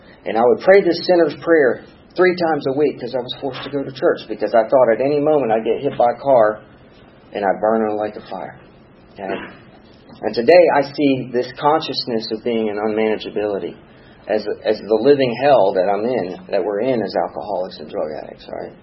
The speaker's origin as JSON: {"language": "English", "town": "New York City", "region": "New York", "country": "United States", "said": "You know, I come from the South Bronx and I come from being homeschooled on top of it by fundamentalists and put into public school."}